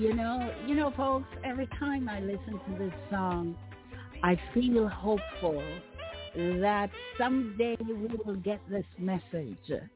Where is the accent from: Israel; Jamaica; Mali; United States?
Jamaica; because I'm Jamaican.